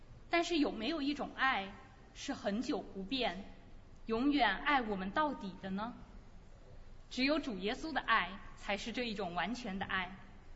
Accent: Kunming, Yunnan, China; now in Vancouver, Canada; 我们都从五湖四海来，来自中国不同的地方，就好像我是来自昆明，而少君弟兄呢，他是来自武汉，现今我们都在温哥华相聚了

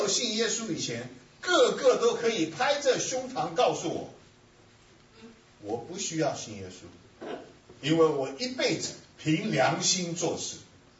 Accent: China; 我们中国人比较诚实

